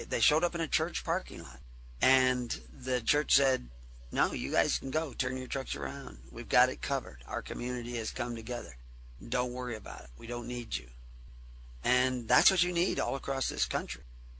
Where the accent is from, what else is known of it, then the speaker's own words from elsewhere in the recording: Texas, United States; I was raised in Texas.